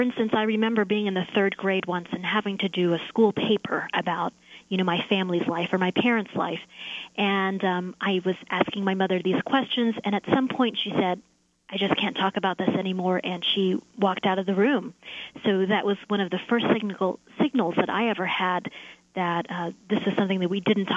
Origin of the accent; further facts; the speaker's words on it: United States; I grew up in America with all of the opportunities and the privileges that come with that.